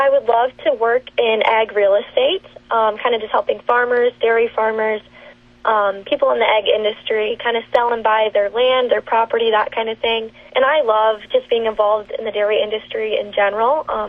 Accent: Worthington, Minnesota, United States; So I grew up in Worthington, Minnesota. I live on a dairy just south of there in Bigelow, Minnesota.

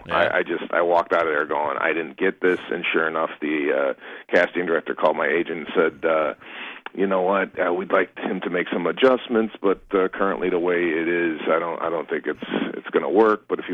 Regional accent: Chicago, Illinois, United States; I'm from Chicago, and the guy's from New York, so I went to a dialect coach to kind of get some of the New York words right.

